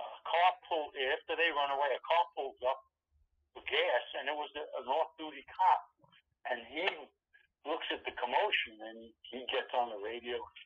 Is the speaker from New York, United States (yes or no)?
yes; Brooklyn, New York, United States; Well, at the time, again, growing up in Brooklyn, we already had